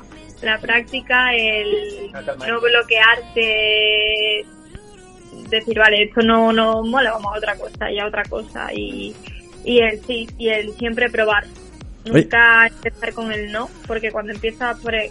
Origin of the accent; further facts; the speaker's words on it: Andalusia, Spain; accent: Andalusian; obviamente que a mí me toca más andaluza y tal, con mi acento ya, que tengo ganas.